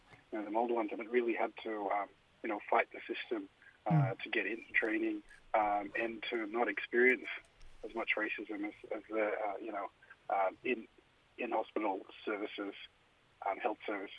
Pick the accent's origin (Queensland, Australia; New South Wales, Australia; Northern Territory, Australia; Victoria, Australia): Queensland, Australia; Thursday Island; I grew up on Waibini on Thursday Island. My people are from the Eastern Islands there, Torres Strait, Miriam, Dorib, Erubam people of the East, and Wurundjeri people there of Cape York.